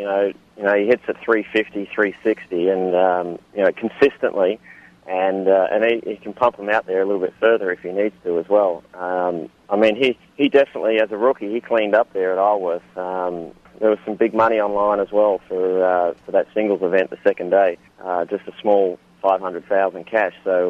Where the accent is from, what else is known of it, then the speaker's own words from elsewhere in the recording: Australia; for being an Australian, once the tour finishes here, you know, I go down to Australia and play a few events down there as well.